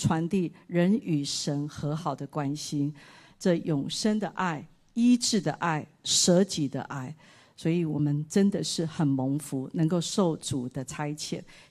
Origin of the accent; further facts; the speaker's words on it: Taiwan; 我说啊，怎么这么巧，我也是台湾人，这位是我先生，我们刚好来这边旅游